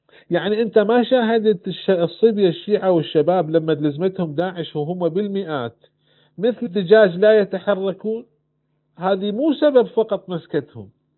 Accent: Iraq; moved away as an adult; يعني اتصور انا خرجت من العراق عمري 19 سنة

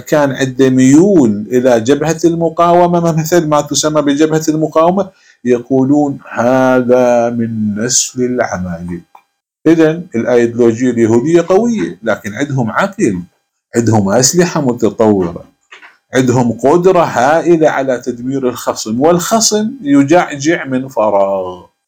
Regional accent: Iraq; الآن الميليشيات عندنا بالعراق الكثير من المسؤولين هم صبي الصغار

